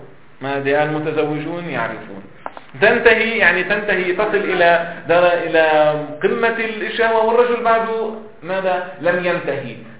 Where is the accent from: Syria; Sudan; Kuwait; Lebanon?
Lebanon; نعم، لا سيما عندنا في لبنان هذا يعد عيبا كبيرا